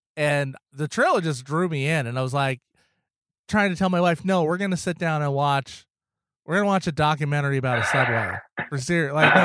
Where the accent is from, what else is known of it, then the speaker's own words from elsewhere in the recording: New York, United States; Well, as a New Yorker